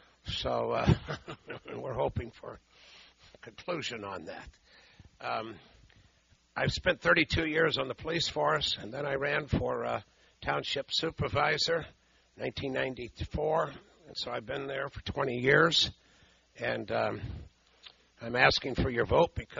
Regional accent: Peoria, Illinois, United States; I was born and raised in Peoria, not too far from here on Central Avenue, and went to St. Bernard's School, Spalding.

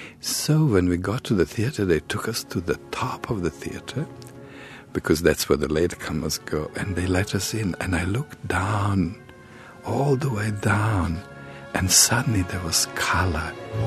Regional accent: Belgrade, Central Serbia, Serbia; English is a second language; I was born in Belgrade in Yugoslavia immediately after the Second World War.

